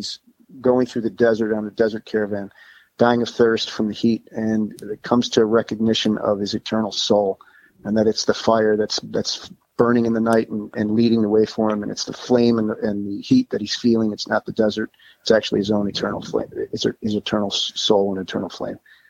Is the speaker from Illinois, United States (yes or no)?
yes; Chicago, Illinois, United States; now in Florida, United States; We're all originally from Chicago, kind of where C's at. And but the rest of the band is in Las Vegas, and I'm in Florida.